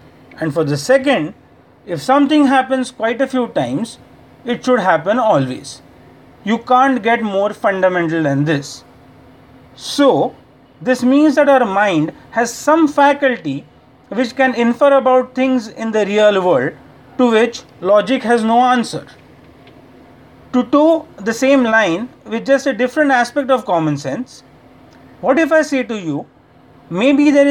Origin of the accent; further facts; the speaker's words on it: India; from India.